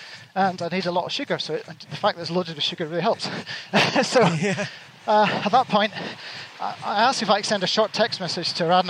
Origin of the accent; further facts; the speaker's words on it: United Kingdom; I'm a Brit